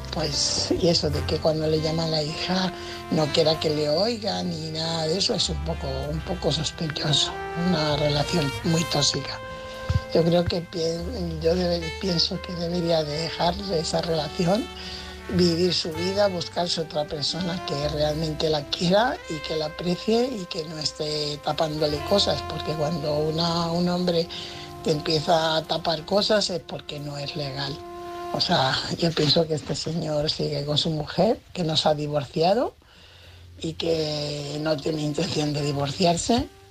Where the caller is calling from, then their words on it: Fuenlabrada, Community of Madrid, Spain; corresponsal de Fuenlabrada.